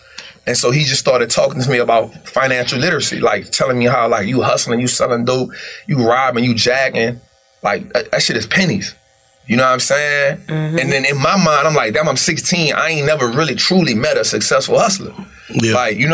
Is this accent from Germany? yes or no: no; New Orleans, Louisiana, United States; So, just born and raised in New Orleans. Saw my moms get shot when I was kind of like 9.